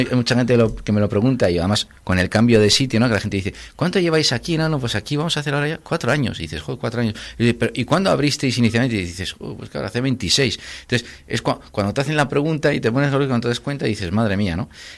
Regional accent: Santander, Cantabria, Spain; Mi infancia transcurre en Santander, entre la Santander. la calle Castilla y el barrio Pesquero, donde, bueno, allí estudio en el colegio, y ahí es donde me crío

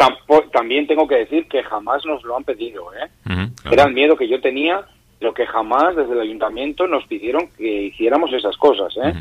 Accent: Laredo, Cantabria, Spain; y a nivel personal, que soy de Laredo, hubiera sido un palo terrible

